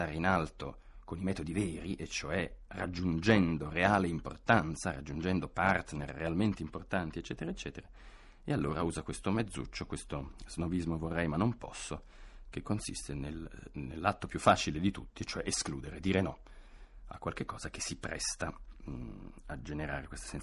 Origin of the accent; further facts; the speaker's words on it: Florence, Tuscany, Italy; born there; Una di queste è sicuramente Firenze, la mia città natale